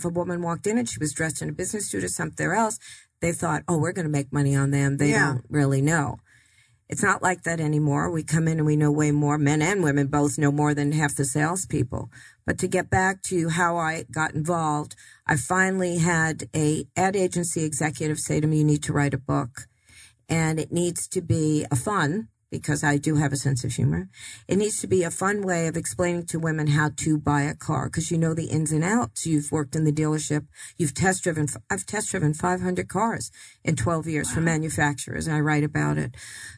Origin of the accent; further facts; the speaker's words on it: Queens, New York, United States; I'm from Long Island too, but I'm Queens, actually.